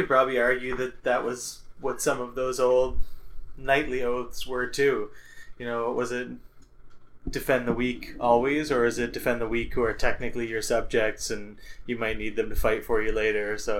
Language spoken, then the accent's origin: English; Canada; we're Canadian, so we've got that just locked down permanently.